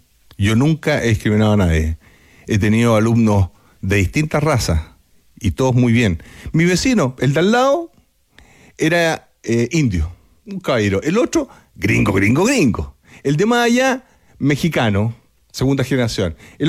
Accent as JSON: {"language": "Spanish", "town": "La Reja", "region": "Buenos Aires Province", "country": "Argentina", "tie": "born or raised there", "said": "Yo nací en La Reja, estuve recientemente con unos vecinos de La Reja que todavía hay de cuando yo era niño."}